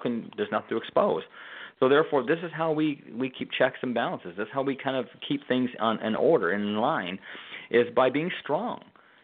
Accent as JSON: {"language": "English", "country": "Canada", "lives_now": "United States", "said": "I'm from Canada."}